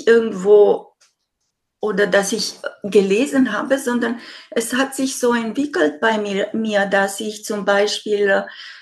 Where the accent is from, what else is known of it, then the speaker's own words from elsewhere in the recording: Romania; Ich bin in diesem Land aufgewachsen, wo du immer bescheiden sein solltest